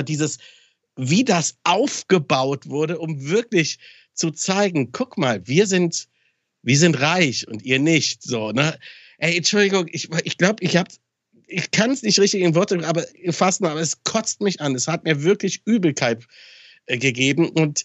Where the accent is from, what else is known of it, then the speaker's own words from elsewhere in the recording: Aachen, North Rhine-Westphalia, Germany; In Aachen, ne, ich komme ja aus Aachen